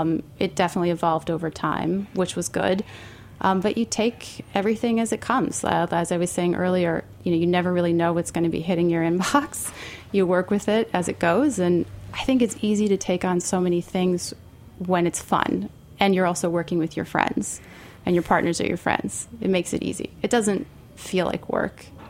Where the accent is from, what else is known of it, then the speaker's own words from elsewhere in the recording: Florida, United States; also born or lived in North Carolina / New York; I grew up all up and down the East Coast. I grew up in Southwest Florida for a time, North Carolina, and upstate New York.